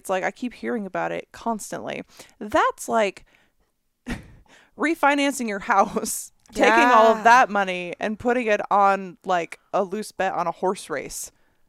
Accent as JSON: {"language": "English", "region": "Michigan", "country": "United States", "tie": "born or raised there", "said": "I know horseflies, because growing up in Michigan, there's a lot of horseflies."}